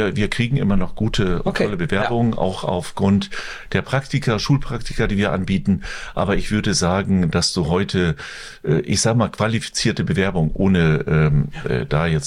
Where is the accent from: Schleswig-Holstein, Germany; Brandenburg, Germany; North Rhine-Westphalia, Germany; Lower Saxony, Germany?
Lower Saxony, Germany; Lingen; Ich komme aus Lingen im Emsland, südwestliches Niedersachsen.